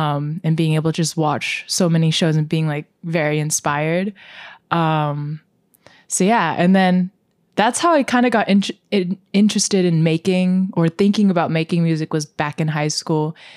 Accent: Singapore; also born or lived in Philippines; now in United States; I was born in the Philippines, and then before moving to the US, I moved like seven times, and I consider Singapore my home because it's the place I've lived the most.

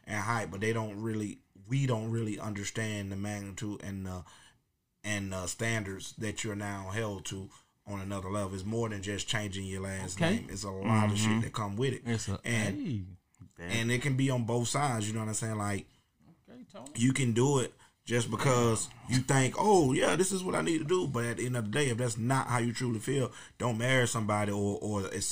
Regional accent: Orlando, Florida, United States; now in Tavares, United States; I'm from Orlando, but I live in Tavares.

